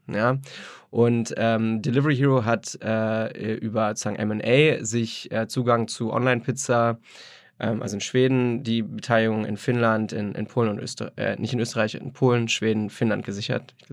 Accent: Berlin, Germany; Ich bin aus Berlin. Berlin, gebürtiger Berliner. Bin in Hellersdorf aufgewachsen, so ein Randbezirk. Bisschen mehr Platte, ein bisschen mehr arm als reich, sagen wir mal so.

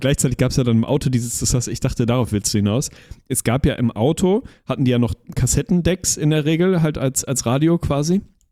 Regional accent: Lüneburg, Lower Saxony, Germany; born or raised there

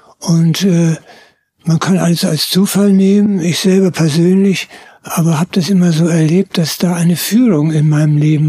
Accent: Germany; Und habe als Kind den Zweiten Weltkrieg erlebt in der Nähe von Hamburg.

